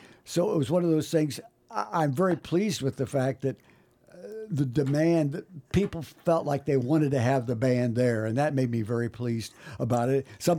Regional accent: Indiana, United States; And I'm from Indiana, so I didn't know much about polkas in those days.

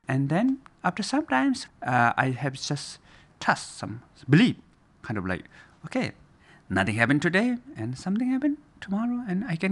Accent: Nepal; born there; English is a second language; I was born in Nepal, right in the middle of the Himalaya mountains, very nice environment

